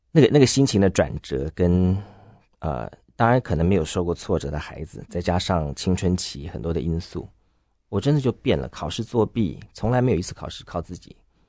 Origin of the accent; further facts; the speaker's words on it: Taipei, Taiwan; 一个人跟我妈带着6个小孩从新竹到台北来，5个小孩，我在台北出生，然后这样一点一滴建立了我们在台北的家。那家里面小时候很穷